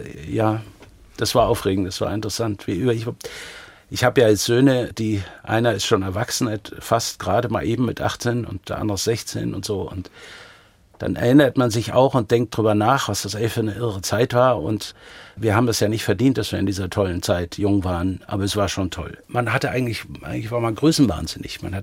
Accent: Bavaria, Germany; born there; Also, geboren bin ich in Oberbayern.

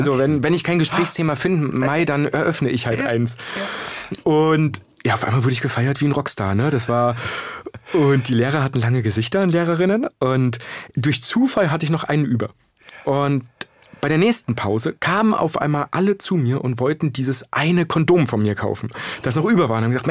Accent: Bavaria, Germany; also born or lived in Saxony-Anhalt; Also das war jetzt noch in der Oberpfalz.

